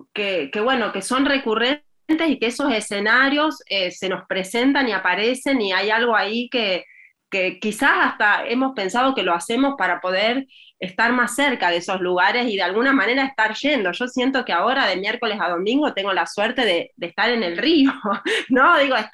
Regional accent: Rosario, Santa Fe, Argentina; somos de Rosario, pero hemos ido mucho a Esquina, esta ciudad de Corrientes que es hermosa porque nuestro papá realmente vivió ahí, hemos pasado todos nuestros veranos, entonces de alguna manera también nos sentimos un poco parte de Esquina y de Corrientes.

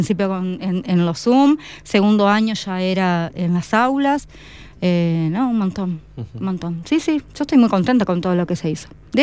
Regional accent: Buenos Aires, Argentina; De Buenos Aires.

